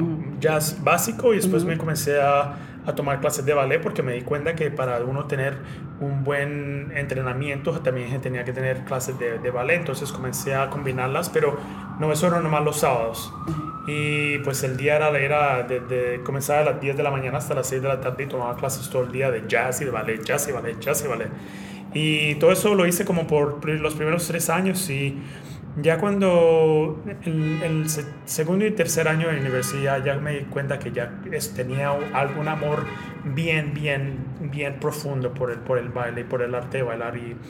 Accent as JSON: {"language": "Spanish", "town": "Cali", "region": "Valle del Cauca", "country": "Colombia", "lives_now": "United States", "said": "Yo nací en Colombia, en Cali, Colombia."}